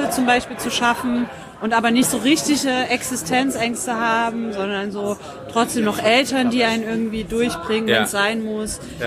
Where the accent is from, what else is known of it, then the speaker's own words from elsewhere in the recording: Dresden, Saxony, Germany; Ne, aus Dresden, noch schlimmer.